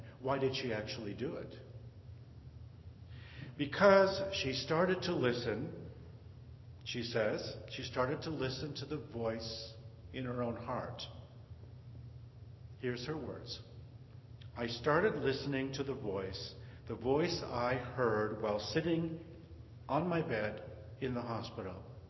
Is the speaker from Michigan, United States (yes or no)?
yes; Detroit, Michigan, United States; I've always loved to polka wildly at the Polish weddings and Italian weddings up in Detroit, my hometown.